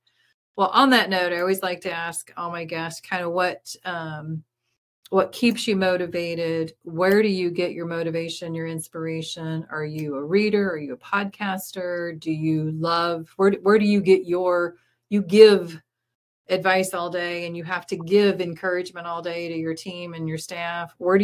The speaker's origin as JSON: {"language": "English", "region": "Iowa", "country": "United States", "tie": "born or raised there", "said": "So I grew up doing that and always thought, I grew up in Iowa."}